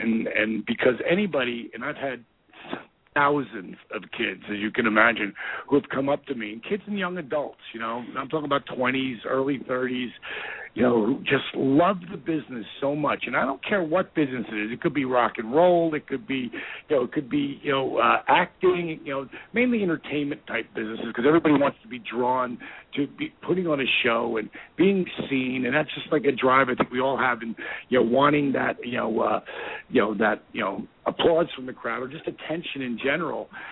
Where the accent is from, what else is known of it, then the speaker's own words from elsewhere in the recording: Point Pleasant, New Jersey, United States; I'm from Point Pleasant, which is the next town over.